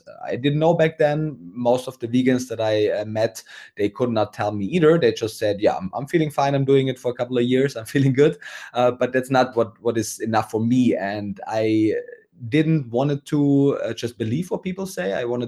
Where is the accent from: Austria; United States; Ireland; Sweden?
Austria; English is a second language; now in Germany; So as I said, I'm now living in Germany, but I'm originally from Austria, not Australia, but Austria.